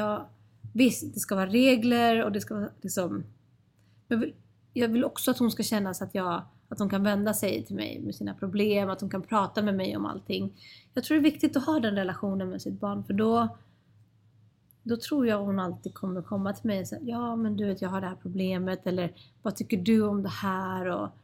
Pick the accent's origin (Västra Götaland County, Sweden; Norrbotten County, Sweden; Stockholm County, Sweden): Stockholm County, Sweden; Stockholm; Jag växte upp vid Stureplansklubbarna